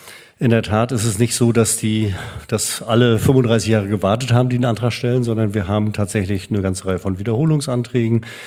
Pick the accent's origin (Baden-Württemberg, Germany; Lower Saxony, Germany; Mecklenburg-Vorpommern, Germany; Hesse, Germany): Mecklenburg-Vorpommern, Germany; Rostock; also born or lived in Stralsund; Jahrgang 1963, geboren in Stralsund, aufgewachsen die meiste Zeit seines Lebens in Rostock